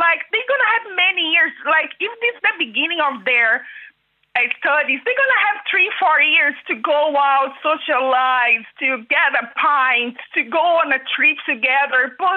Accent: Rio de Janeiro, Brazil; now in ?; I'm from Brazil. I'm from Rio de Janeiro.

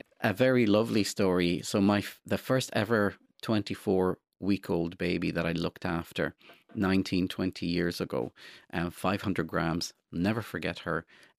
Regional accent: Palestine; also born or lived in Kuwait; I was born in Kuwait, but I'm not Kuwaiti. I'm Palestinian, but I have a Jordanian passport.

